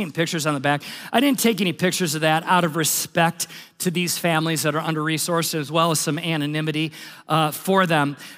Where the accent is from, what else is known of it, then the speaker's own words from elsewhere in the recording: United States; and was very humbling as an American